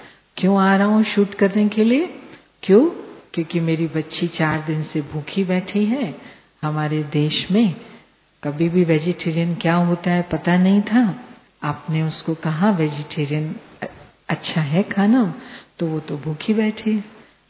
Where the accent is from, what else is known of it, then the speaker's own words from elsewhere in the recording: India; मैं इंडिया से आई हूं